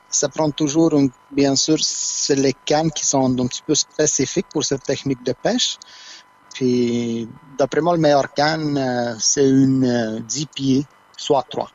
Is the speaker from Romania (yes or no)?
yes; Transylvania, Romania; French is a second language; now in Quebec, Canada; Je suis arrivé en décembre 2004, puis je suis original de la Roumanie, mais plus précis, c'est la Transylvanie, qui est une région dans la Roumanie.